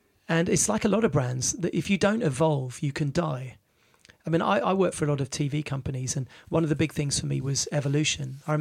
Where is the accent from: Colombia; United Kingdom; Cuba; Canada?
United Kingdom; South East England; I grew up in Sussex